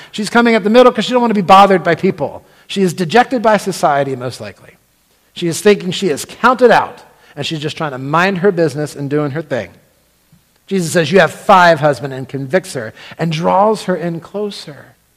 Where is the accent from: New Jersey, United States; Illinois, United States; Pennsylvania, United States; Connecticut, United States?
Pennsylvania, United States; Lancaster; I'm from Lancaster, Pennsylvania